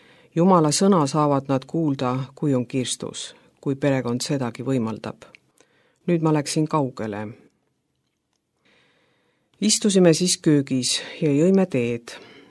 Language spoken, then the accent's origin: Estonian; Tallinn, Harju County, Estonia; olen Tallinnast.